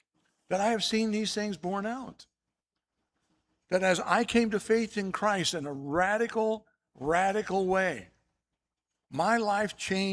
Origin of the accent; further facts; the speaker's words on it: California, United States; You know, I'm from Southern California. That's the spiritual Disneyland of California, in case you didn't know it.